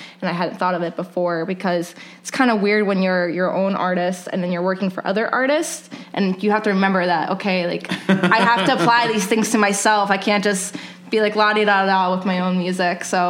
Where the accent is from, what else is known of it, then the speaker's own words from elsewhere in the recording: Maryland, United States; anytime I'd go home to visit my family in Maryland, I was trying to record.